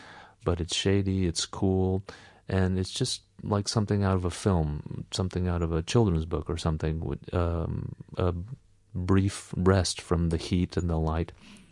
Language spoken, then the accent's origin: English; Texas, United States; It's on the highway between in Texas, between my hometown and Austin, which is the state capital.